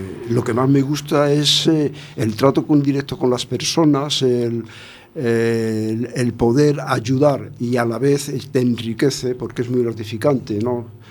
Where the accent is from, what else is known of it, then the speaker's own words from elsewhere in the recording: Peñarroya-Pueblonuevo, Andalusia, Spain; yo soy de un pueblo de Córdoba, de Peñarroya, Pueblo Nuevo, un pueblo minero.